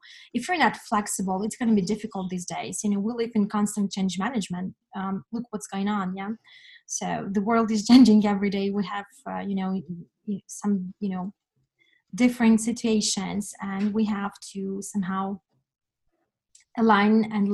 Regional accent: Ukraine; So I'm kind of a revolutionary person, that because I come from Ukraine, I guess.

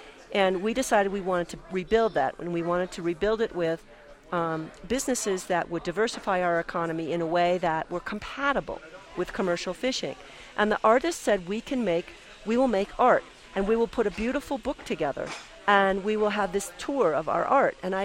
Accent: Alaska, United States; In my home state, Alaska, we already have climate refugees.

